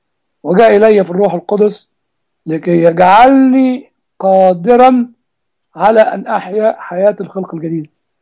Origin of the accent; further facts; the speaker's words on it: Egypt; يعني أنا كنت بعت سؤال لأحد الإخوة من الباحثين عندنا في مصر